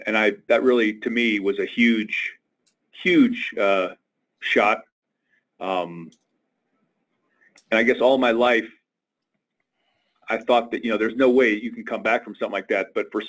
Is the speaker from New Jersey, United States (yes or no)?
no; Denver, Colorado, United States; from Denver here in beautiful Colorado.